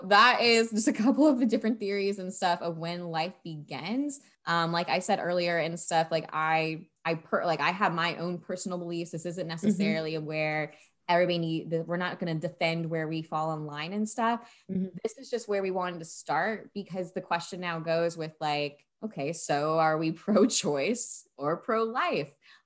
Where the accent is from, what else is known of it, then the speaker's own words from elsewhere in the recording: Florida, United States; with Sage and I come from Florida, I still live here and stuff.